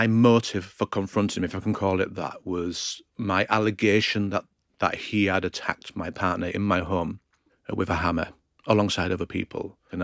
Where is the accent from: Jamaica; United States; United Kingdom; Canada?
United Kingdom; Hull, Yorkshire and the Humber; Hull is a northern city, typical working class background. And I remember life being quite poor when